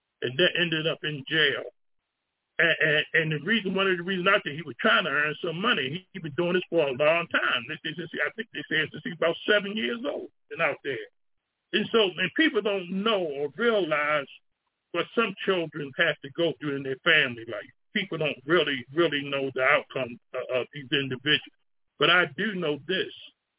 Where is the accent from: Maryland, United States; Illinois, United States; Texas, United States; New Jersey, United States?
Maryland, United States; Baltimore; This week, you know, I'm from Baltimore, Maryland. I know some of us from all different parts of the country.